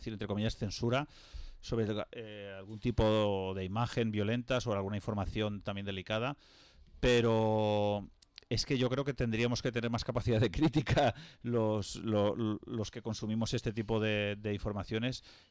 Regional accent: Villarreal, Valencian Community, Spain; si entras pones soy de Villarreal, que casi que me falta poner la dirección.

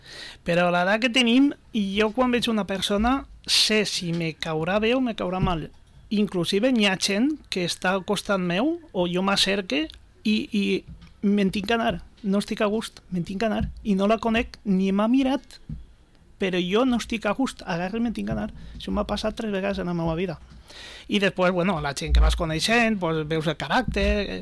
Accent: Vila-real, Valencian Community, Spain; Jo de Villarreal. Diu, Villarreal, això on és? Home, el que va guanyar l'Europa League. Ah, ostres, pues sí. Ara, sí, sí, de la província de València. Jo, València, no, de Castelló. Un poble que, de la ceràmica porcelanosa.

